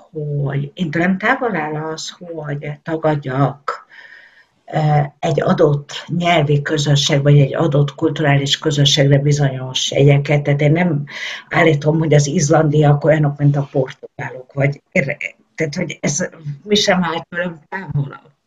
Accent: Transdanubia, Hungary; én magam Dunántúli vagyok.

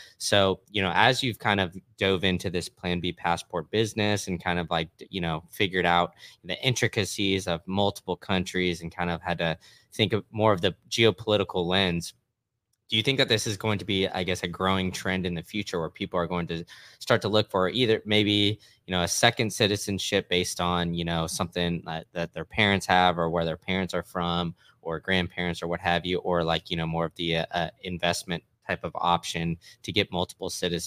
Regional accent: Austin, Texas, United States; I guess I grew up here in Texas in Austin

